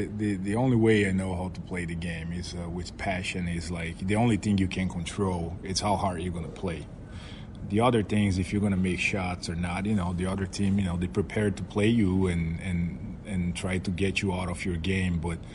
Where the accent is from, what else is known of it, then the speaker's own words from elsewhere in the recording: Vitória, Espírito Santo, Brazil; It's going to be in São Paulo and then my hometown, Vitória.